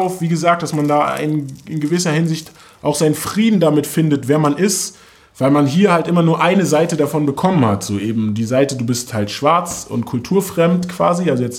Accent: Germany; born there; Genau, ich bin in Deutschland geboren

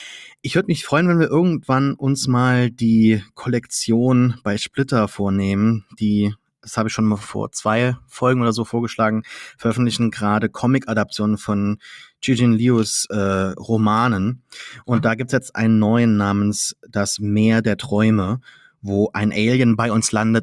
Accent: Saarland, Germany; Bin kein Franzose, obwohl ich Saarländer bin.

